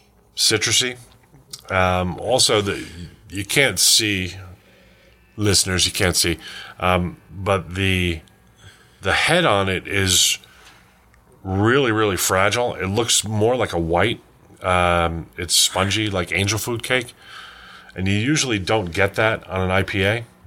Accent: Las Vegas, Nevada, United States; we're from Las Vegas, and you don't get New York beer in Las Vegas.

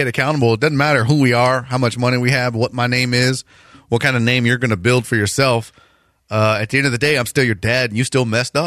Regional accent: United States; Yeah, of course I do. I'm an American.

